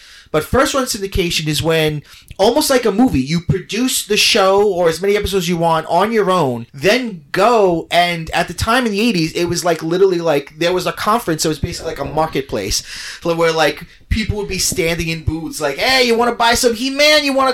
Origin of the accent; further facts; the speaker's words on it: Brooklyn, New York, United States; I grew up in Brooklyn.